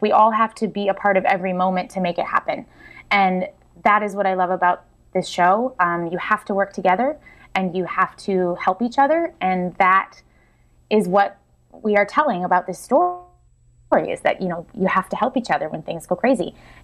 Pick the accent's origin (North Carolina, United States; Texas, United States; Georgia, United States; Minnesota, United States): Minnesota, United States; Moorhead; So yes, I grew up in Moorhead and graduated from Moorhead High.